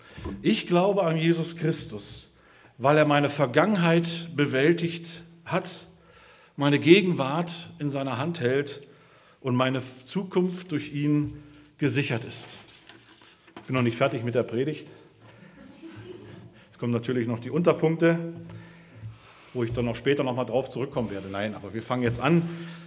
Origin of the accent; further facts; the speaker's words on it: Germany; Ich bin ja in der DDR groß geworden, wie die meisten wahrscheinlich von euch.